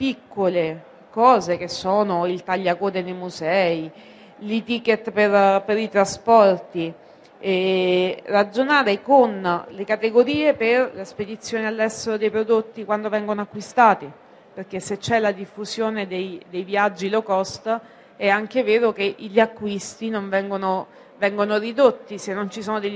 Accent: Rome, Lazio, Italy; da romani che guardiamo tutti dall'alto in basso

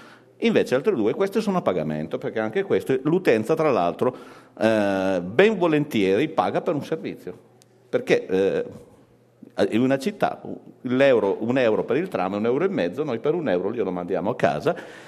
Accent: Piedmont, Italy; io sono piemontese

